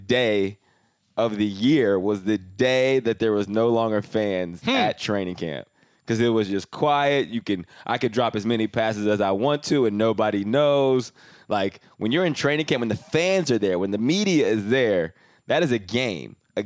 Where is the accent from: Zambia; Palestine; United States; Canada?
Canada; moved away; I was a little older our first year we were together, but I came from Canada, so I was like 3 years older than him.